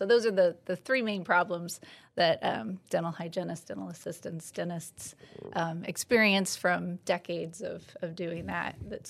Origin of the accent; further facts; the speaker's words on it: Indiana, United States; I'm from Madison County.